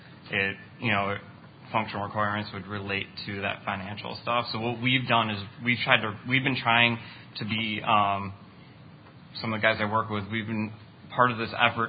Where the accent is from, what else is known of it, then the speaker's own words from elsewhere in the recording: Cleveland, Ohio, United States; I'm from the Cleveland, Ohio area